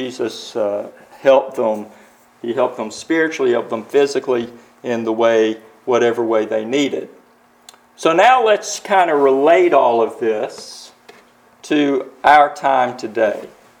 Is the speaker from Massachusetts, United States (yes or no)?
no; Tennessee, United States; growing up in East Tennessee, I didn't see a lot of that. There weren't homeless on the streets. It was a little town I lived in, and I've always lived in small towns